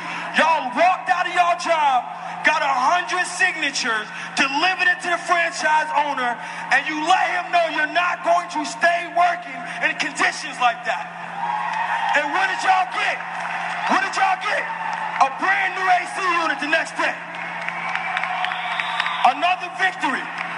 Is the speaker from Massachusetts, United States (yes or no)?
yes; Boston, Massachusetts, United States; I'm from Boston, Massachusetts. I'm 25 years old.